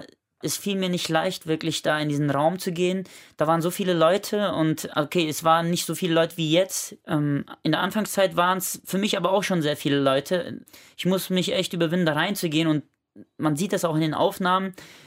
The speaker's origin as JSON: {"language": "German", "town": "Langenfeld", "region": "North Rhine-Westphalia", "country": "Germany", "tie": "born there", "said": "Ich bin in Langenfeld geboren."}